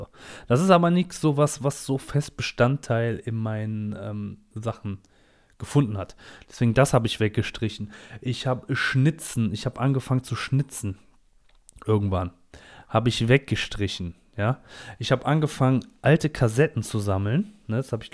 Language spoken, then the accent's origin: German; Rhineland, Germany; ich komme aus dem Rheinland, ne?